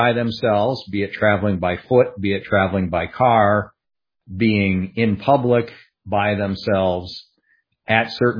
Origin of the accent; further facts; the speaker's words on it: Michigan, United States; now in San Antonio, United States; Naomi's coming from California. We came from Michigan.